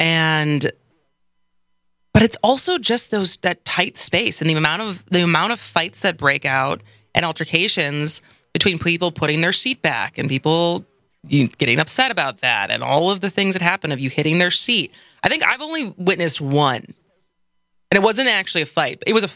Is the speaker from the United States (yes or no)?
yes; Midwest, United States; So, I come from tall stock, I'm from the Midwest, I'm 5'10"